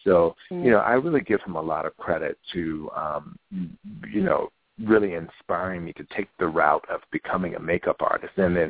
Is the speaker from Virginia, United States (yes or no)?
yes; Virginia, United States; because at that time, growing up in Virginia, You know, mm-hmm. I wasn't, you know, it wasn't an industry town like L.A. or New York, you know.